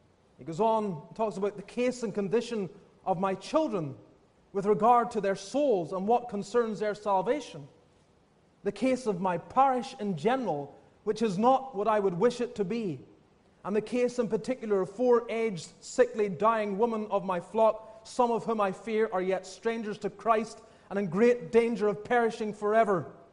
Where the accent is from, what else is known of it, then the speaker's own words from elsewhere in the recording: Scotland, United Kingdom; born there; just about 15 miles north of where I was born in Scotland.